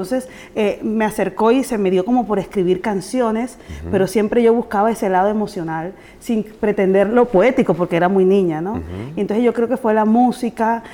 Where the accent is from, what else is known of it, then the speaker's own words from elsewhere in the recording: Barranquilla, Atlántico, Colombia; born there; Sí, yo nací en Barranquilla, en el Caribe.